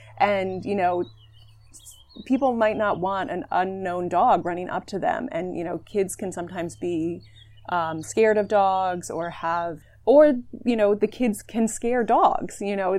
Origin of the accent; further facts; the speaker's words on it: New York, United States; And I grew up here in Columbia County, and I've been with the organization for 18 years.